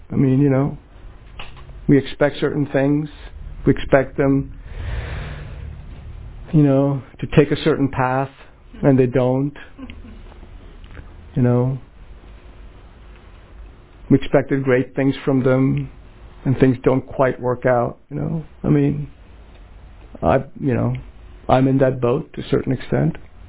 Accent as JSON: {"language": "English", "region": "West Bengal", "country": "India", "said": "I'm from Bengal, so I'm really proud of it."}